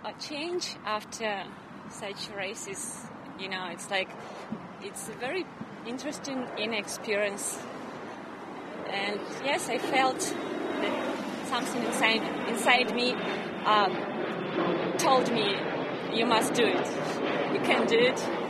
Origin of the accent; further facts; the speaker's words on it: Belarus; No, I'm from Belarus, actually, yeah.